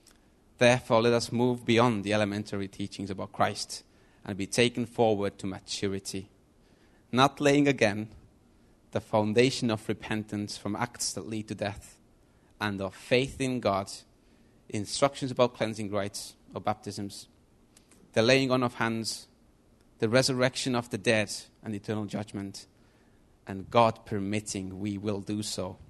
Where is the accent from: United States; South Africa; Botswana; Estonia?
Estonia; moved away as an adult; now in England, United Kingdom; if you don't know me. I'm from Estonia.